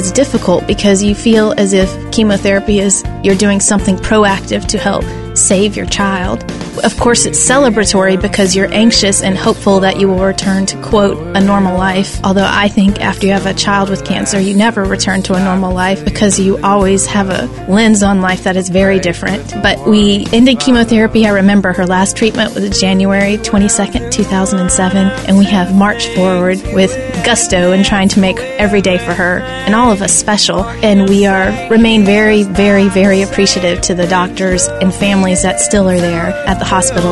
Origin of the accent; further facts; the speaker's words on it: Greenville, South Carolina, United States; I'm from Greenville, South Carolina.